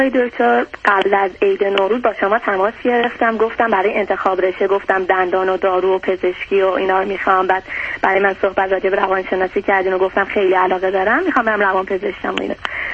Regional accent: Khorasan, Iran; من مال خراسان هستم

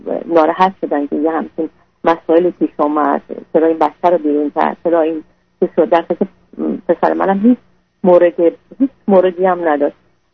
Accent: Iran; also born or lived in Turkey; now in United States; ما الان حدودا 2001 از ایران اومدیم بیرون، بعد 3 سال ترکیه بودیم،

